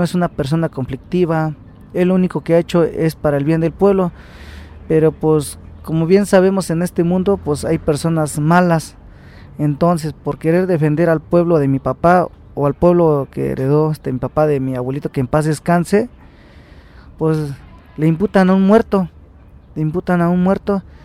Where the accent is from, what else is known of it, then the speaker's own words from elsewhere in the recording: San José Tenango, Oaxaca, Mexico; Y pues nosotros venimos de la comunidad de Altamira, San José Tenango.